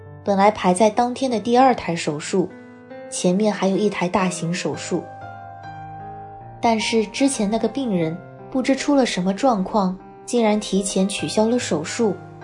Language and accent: Chinese; Shandong, China; 更神奇的是，我家乡山东的一个同学，他是我的好朋友，从小就有些通灵的功能。